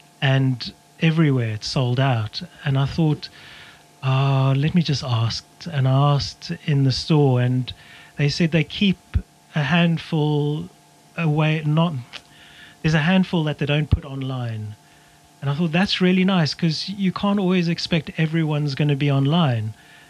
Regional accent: Johannesburg, Gauteng, South Africa; I grew up with thunderstorms in Johannesburg and quite used to it

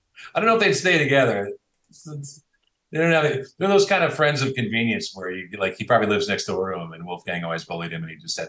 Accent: Washington, United States; also born or lived in Portland, Oregon; I grew up on the West Coast. I've always lived on the West Coast. I grew up in Washington State and the stories of the, and lived in Portland.

